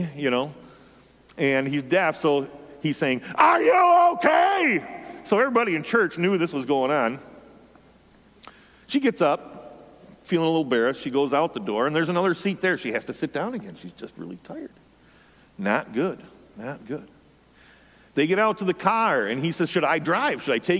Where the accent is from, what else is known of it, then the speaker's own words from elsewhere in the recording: Michigan, United States; I turn on my Lions. Yes, I'm from Michigan.